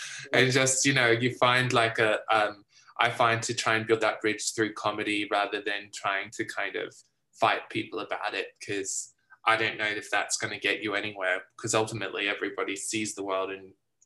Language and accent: English; Australia; it's kind of strange as an Australian to be watching from the outside